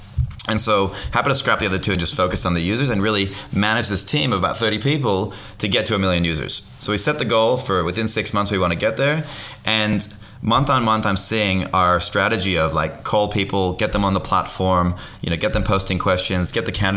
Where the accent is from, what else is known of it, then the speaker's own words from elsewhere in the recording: United States; now in Australia; I'm originally from the States